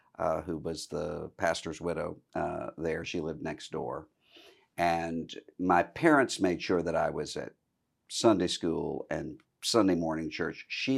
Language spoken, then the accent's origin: English; Biloxi, Mississippi, United States; I grew up in Biloxi, Mississippi, in the church that my grandfather had pastored before I was born.